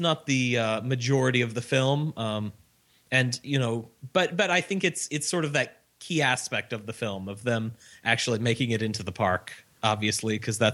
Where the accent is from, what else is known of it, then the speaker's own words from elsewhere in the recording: Midwest, United States; now in Orlando, United States; you know, I'm from the Midwest. You sort of have this strong connection with the company.